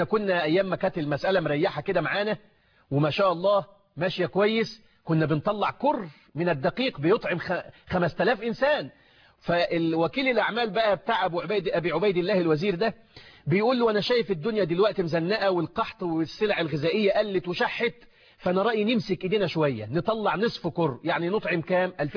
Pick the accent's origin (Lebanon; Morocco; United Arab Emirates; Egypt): Egypt; يعني لاقيني ولا تغديني، المثل بيقول كده عندنا في مصر، لاقيني ولا تغديني